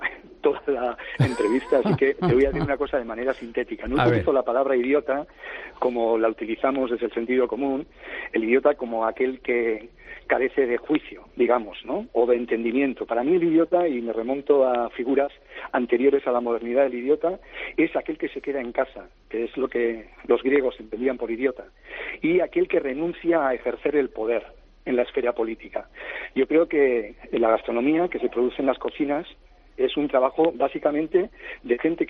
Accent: Basque Country, Spain; Yo no era aficionado a la cocina, ahora sí lo soy, pero incluso siendo vasco, era un vasco un tanto atípico

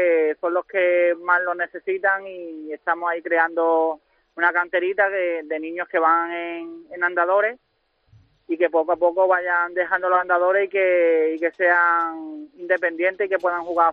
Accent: Málaga, Andalusia, Spain; Y yo he querido siempre jugar con el equipo de mi tierra, o en este caso Málaga o Andalucía.

